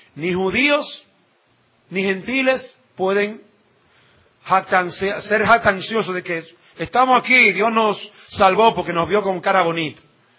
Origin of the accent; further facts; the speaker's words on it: Dominican Republic; como dominicanos, ejercer un voto y ejercer lo que se ha llamado nuestro derecho